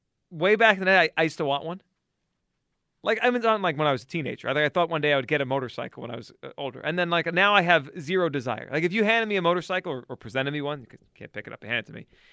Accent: Howell, New Jersey, United States; So I grew up in Howell, which is a couple towns over, Mike, from Asbury Park.

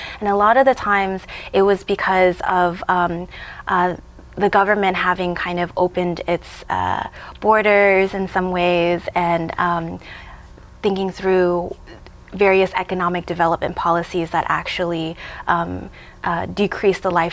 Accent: Chicago, Illinois, United States; my whole life I grew up in Chicago and I wanted to go back to Vietnam

